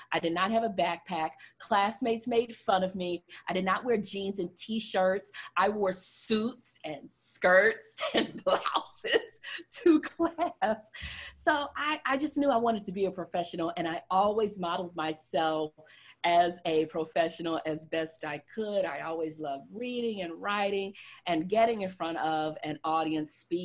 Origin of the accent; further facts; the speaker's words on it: Texas, United States; It was even more important growing up as a kid. I grew up in Southeast Texas, where it's hot and humid.